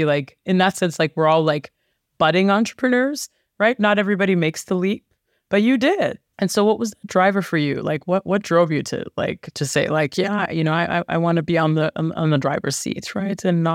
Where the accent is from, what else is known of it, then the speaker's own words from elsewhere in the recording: Dubai, United Arab Emirates; also born or lived in New York City, United States; You know, then we moved to Dubai, which is where I grew up. I was born in New York City, very thankful and blessed to be a first generation American.